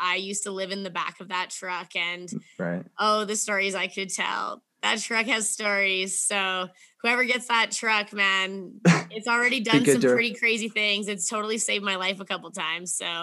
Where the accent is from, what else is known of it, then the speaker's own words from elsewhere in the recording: Edmonton, Alberta, Canada; So yeah, like I grew up in Edmonton, Alberta, pretty much 50% city girl, 50% farm lake girl.